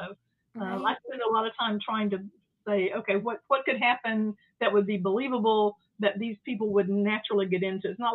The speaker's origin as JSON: {"language": "English", "region": "the South", "country": "United States", "tie": "born or raised there", "said": "I think part of that is growing up in the South, there are a whole lot of colorful characters you come across and lots of colorful expressions."}